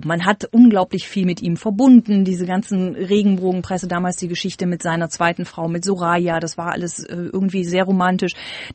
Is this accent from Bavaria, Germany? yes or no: no; North Rhine-Westphalia, Germany; Ich bin in der Nähe von Köln aufgewachsen, 35 Kilometer von Köln entfernt. Und ich glaube, wir waren dort tatsächlich die einzigen Ausländer. Das ist so ein bisschen Einzugsgebiet Köln-Bonn. Ein Dorf, das sehr gute Infrastruktur hat, aber sehr wenig Einwohner.